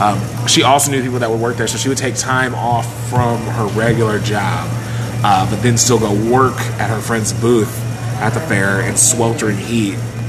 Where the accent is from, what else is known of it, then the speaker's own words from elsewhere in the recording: Iowa, United States; Born and raised in Iowa, I've been to this thing 5 times